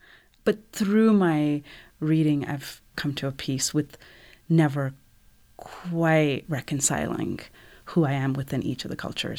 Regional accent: United States; I wasn't born or raised in that cultural context. But then I was raised in the United States, mostly.

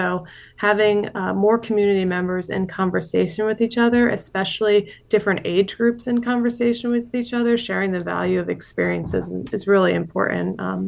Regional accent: Dover, Delaware, United States; bring back sort of nostalgic memories for me of growing up in Dover, hearing Del State's marching band playing as you're, you know, driving down 13. I could hear it from my parents' house growing up

